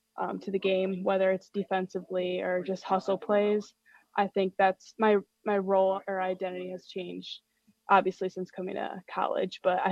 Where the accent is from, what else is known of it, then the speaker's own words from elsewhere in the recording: Wisconsin, United States; since I am from Wisconsin. Like my whole family are huge Badger fans, especially my grandma.